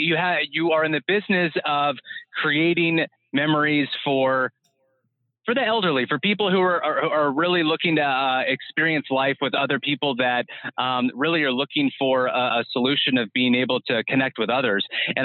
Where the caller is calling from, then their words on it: Modesto, California, United States; Yeah, so I'm dialing in from Modesto, California.